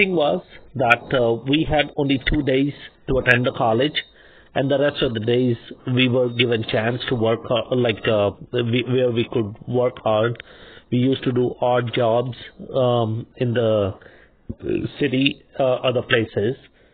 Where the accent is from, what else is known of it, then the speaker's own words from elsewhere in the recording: India; English is a second language; We are from Indian culture where we have number of festivals every few months, weeks, celebrating family.